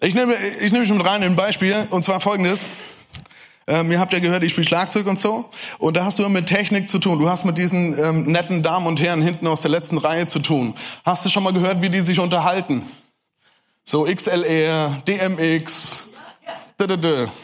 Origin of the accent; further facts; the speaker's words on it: Germany; Hey, ihr habt's gemerkt, ich bin Deutscher. Ich neige manchmal dazu, recht schnell zu reden.